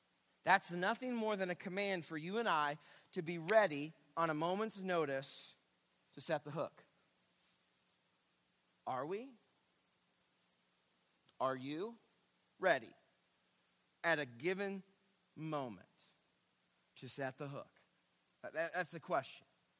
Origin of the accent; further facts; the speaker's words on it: Missouri, United States; I grew up on Table Rock Lake, and I used to fish all the time.